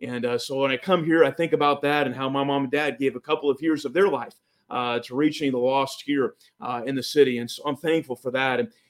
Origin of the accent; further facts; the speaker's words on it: Sacramento, California, United States; And I grew up there in Sacramento, California.